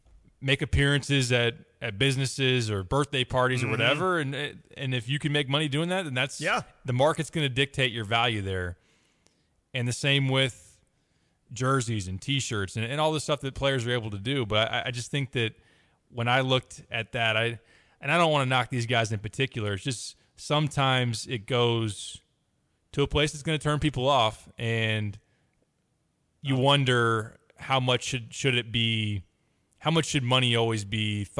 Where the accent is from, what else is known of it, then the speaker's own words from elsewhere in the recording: Champaign, Illinois, United States; when I was growing up in Champaign and would go to like the orange and blue scrimmage